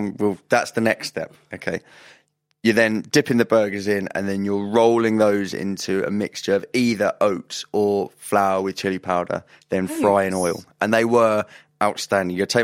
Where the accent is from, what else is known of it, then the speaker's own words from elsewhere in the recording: South East England, United Kingdom; No, I'm from Berkshire.